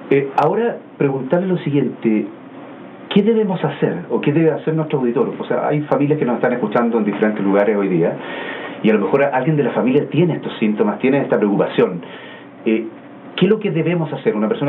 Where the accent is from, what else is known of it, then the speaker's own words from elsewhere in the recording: Chile; nosotros como chilenos siempre consultamos cuando ya está ocurriendo algo